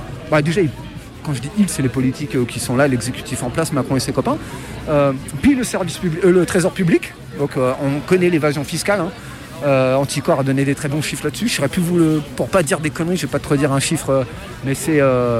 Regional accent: Creil, Hauts-de-France, France; born there; moi je suis né à Creil, je considère depuis longtemps que c'est déjà la banlieue, c'était notre terrain de jeu ici.

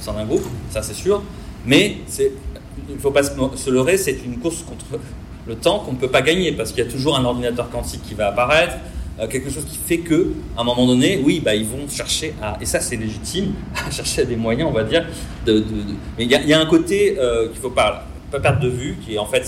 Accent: Marseille, Provence-Alpes-Côte d'Azur, France; moi je viens de la ville de Marseille, hein, je l'ai peut-être déjà dit

